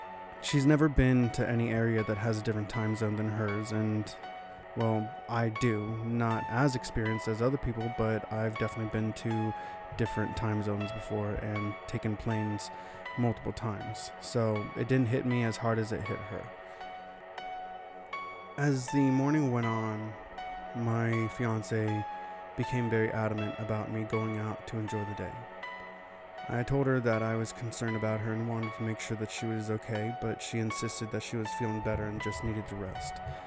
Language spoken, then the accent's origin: English; Virginia, United States; I would tell her just countless stories of what it was like growing up in Virginia in a little small town, and how it was pretty much like a Hallmark Channel original movie.